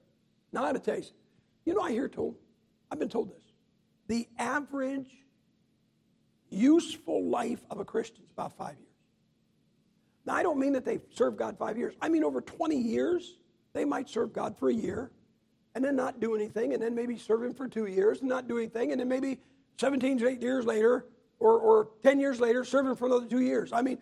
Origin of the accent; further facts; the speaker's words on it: Massillon, Ohio, United States; I'm from Maslin, Ohio. Maslin, Ohio is where pro football got its start. The very first pro football team in history was my hometown, Maslin Tigers.